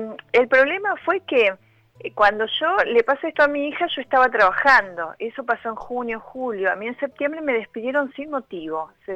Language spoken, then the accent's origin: Spanish; Cipolletti, Río Negro, Argentina; Yo soy de Cipolletti, Río Negro